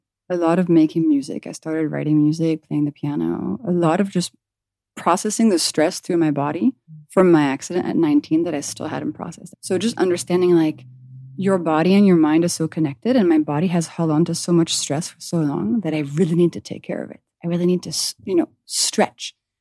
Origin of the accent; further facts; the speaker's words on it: France; also born or lived in London / Philadelphia / Washington DC; I grew up in France and I lived in London mm-hmm. and I lived in Philadelphia and DC.